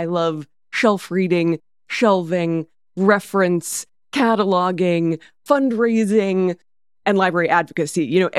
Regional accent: Texas, United States; At least my experience growing up in Texas, that wasn't available to me.

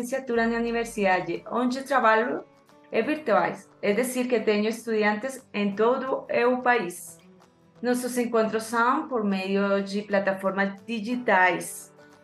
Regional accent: Colombia; Eu sou colombiana

